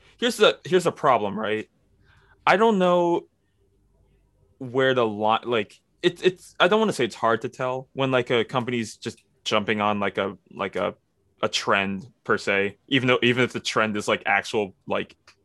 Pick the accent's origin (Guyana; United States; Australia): Guyana; But I'm from Guyana, which is a British colony. So I am. Which in is South why America. Myself and my parents speak English.